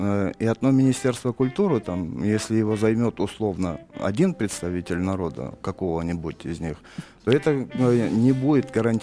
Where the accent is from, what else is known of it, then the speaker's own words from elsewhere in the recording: Karachay-Cherkessia, Russia; Я сам из Карачаева-Черкесии, там 30% населения русских.